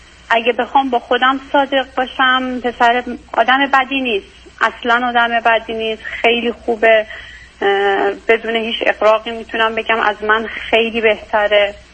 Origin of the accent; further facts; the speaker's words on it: Iran; moved away as an adult; من موقعی که ازدواج کردم مستقیم از ایران اومدم اینجا.